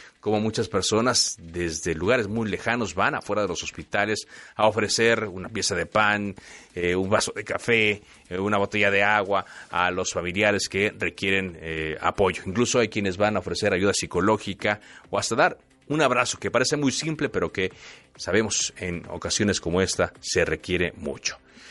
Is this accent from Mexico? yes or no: yes; Mexico; Como mexicanos, yo veía mucho algunos mensajes